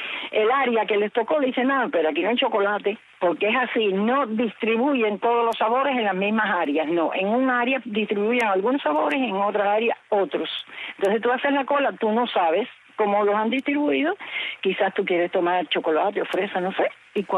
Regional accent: Los Pinos, Cuba; yo que nací no, pero me crié en Los Pinos.

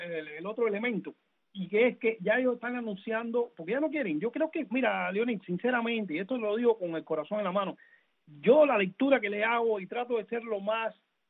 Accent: Cuba; moved away; desde que me fui de Cuba. Yo toda mi juventud que viví en Cuba

